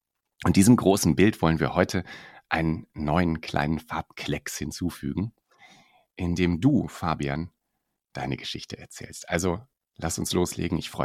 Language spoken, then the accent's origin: German; Münster, North Rhine-Westphalia, Germany; als Münsteraner kenne ich Gronau natürlich ein bisschen.